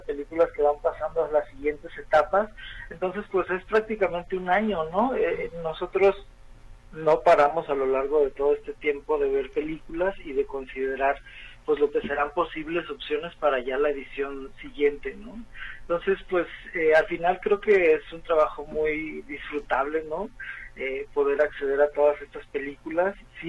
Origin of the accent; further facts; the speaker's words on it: Guadalajara, Jalisco, Mexico; Como tapatío y como jalisciense, el poder tener un festival de estas dimensiones en nuestra ciudad